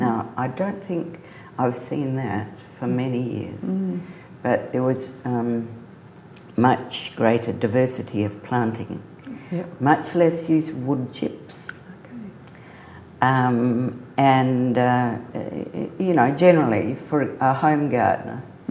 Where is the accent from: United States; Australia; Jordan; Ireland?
Australia; Glenunga, South Australia; We grew up in Glenunga on a double block with magnificent trees